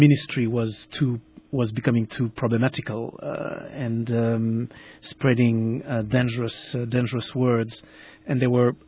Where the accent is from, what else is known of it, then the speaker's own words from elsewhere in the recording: Port-au-Prince, Ouest, Haiti; moved away; I grew up in Port-au-Prince during I spent most of my childhood, you know, during the reign of the infamous François Duvalier, then his son